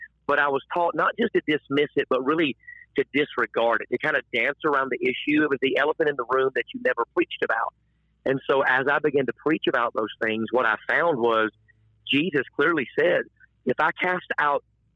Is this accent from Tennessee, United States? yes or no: yes; Nashville, Tennessee, United States; You know, I was raised in Nashville, and my dad was in prison for a number of years, about the first 10 years of my life.